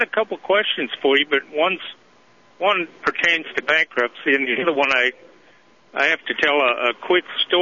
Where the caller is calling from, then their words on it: Tennessee, United States; I'm in Tennessee.